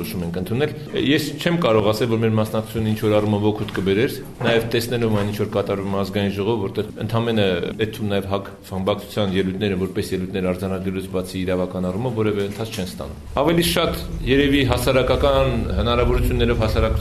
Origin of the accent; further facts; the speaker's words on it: Yerevan, Armenia; Ինձ որպես երևանցի ոչինչ չեն տվել։